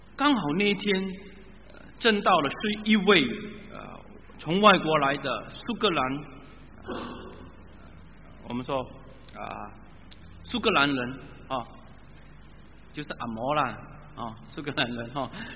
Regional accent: Singapore; 我是新加坡来了，我来这里我来这里培训啊，我来这里培训。你住在哪里？哦，我是住在一个乡村，那个时候那个乡村叫丹中 Glen 海南村啊

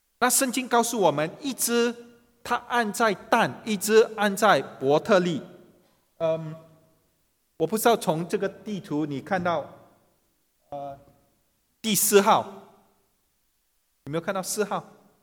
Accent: China; 为什么我们中国人会把义字如此的写法呢？

